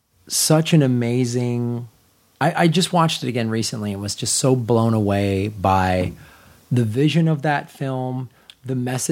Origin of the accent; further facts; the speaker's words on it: Chicago, Illinois, United States; now in Los Angeles, United States; I grew up in Chicago in the Midwest and everything. And when I moved here, and a buddy of mine moved to Koreatown.